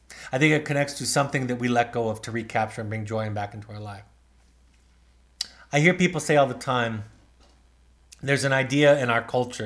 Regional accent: Los Angeles, California, United States; I grew up in Los Angeles, the Los Angeles area.

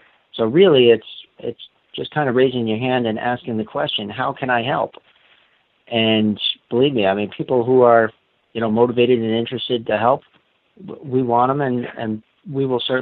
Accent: New Jersey, United States; I mean, I grew up in New Jersey learning in the Poconos in Eastern Pennsylvania and the mountains of Northern Jersey.

